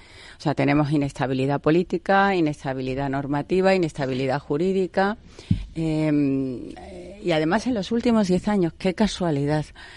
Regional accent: Madrid, Community of Madrid, Spain; Nosotros, como madrileños.

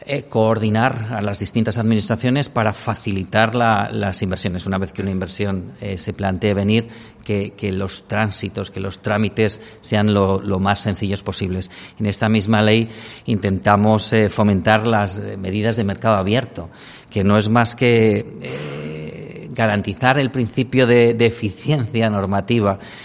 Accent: Aragon, Spain; ni siquiera como aragonés, como español

